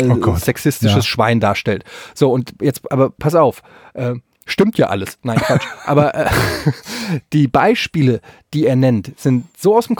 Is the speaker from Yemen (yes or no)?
yes; Yemen; Ich komme aus Jemen.